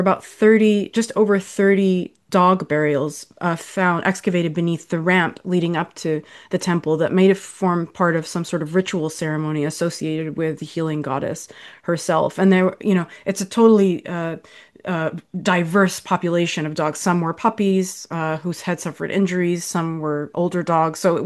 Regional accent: Riyadh, Riyadh Province, Saudi Arabia; also born or lived in New York, United States; I grew up in Riyadh, Saudi Arabia, which is humongous. I lived in New York, which is humongous in a totally different way, and really organized as well in a way that where I grew up was not.

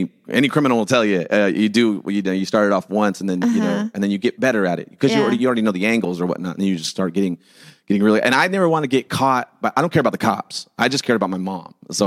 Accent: Sacramento, California, United States; I grew up in Sacramento, California.

